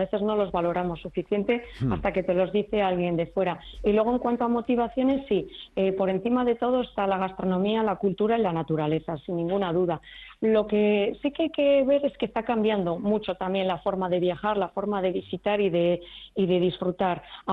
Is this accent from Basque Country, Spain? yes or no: yes; Basque Country, Spain; para los y las personas que somos de Vizcaya